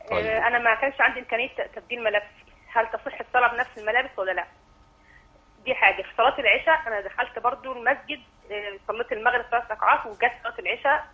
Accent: Beheira, Egypt; أنا من البحيرة، كنت مسافرة القاهرة

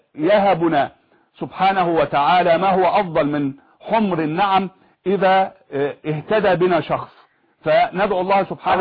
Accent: Egypt

